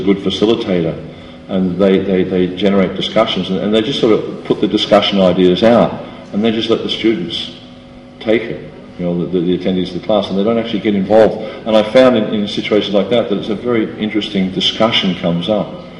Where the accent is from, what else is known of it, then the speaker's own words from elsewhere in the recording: Australia; I come from Australia, which you probably all figured out by my accent. And there was just these floods in the state north of where we live. My wife and I live in the northern part of New South Wales